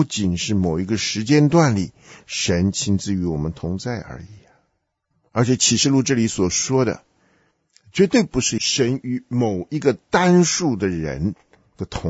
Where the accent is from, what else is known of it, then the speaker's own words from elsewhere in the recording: China; 尤其今天我们从中国来需要小心一点